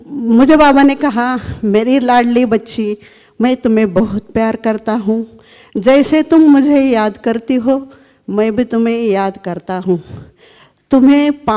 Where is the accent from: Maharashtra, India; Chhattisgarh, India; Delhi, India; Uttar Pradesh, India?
Maharashtra, India; Pune; मैं पुणे से हूँ